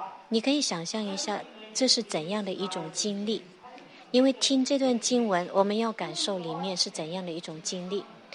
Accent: Australia; 然后我们向教皇介绍我们是澳洲人

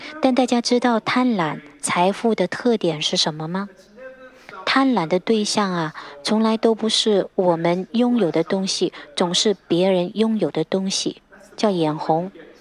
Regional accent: Australia; 因为作为澳洲人，我们生活在一个繁荣富裕的国家。

